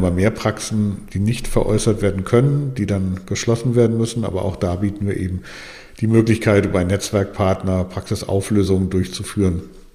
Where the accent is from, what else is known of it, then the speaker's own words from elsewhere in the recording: Mainz, Rhineland-Palatinate, Germany; moved away as an adult; Ich bin eigentlich ursprünglich aus Mainz, bin dort geboren und aufgewachsen und mit 22 Jahren in den Norden gezogen.